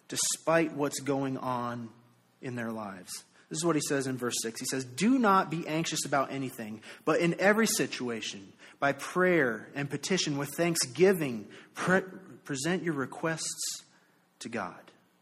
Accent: Virginia, United States; also born or lived in Florida; Now, I'm from the South. Virginia's the South, right? The Northern South. Yeah, the Northern South. I lived in Florida for 5 years, okay? So we'll just say that I am somewhat Southern, okay?

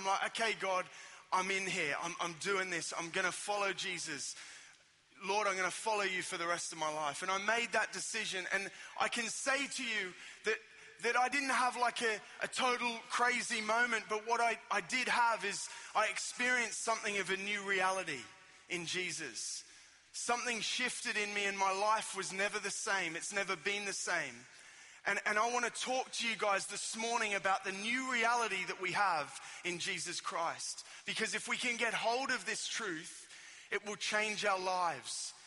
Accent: Sydney, New South Wales, Australia; And I've also noticed that I've got slightly different accent to you guys. I am from Australia, from sunny Sydney.

